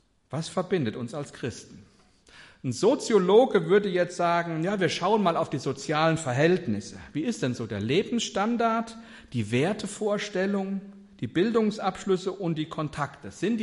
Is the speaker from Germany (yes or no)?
yes; Neunkirchen, Germany; now in Marienberg, Germany; unter dem Aufkleber steht immer noch Neunkirchen, wo ich herkomme. Mein Herz schlägt immer noch in Neunkirchen.